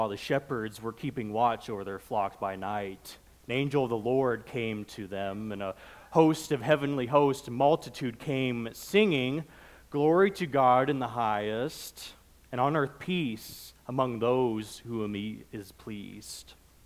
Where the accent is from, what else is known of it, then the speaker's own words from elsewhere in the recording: Nebraska, United States; I grew up in South Central Nebraska, or at least was born there, and spent my early childhood there.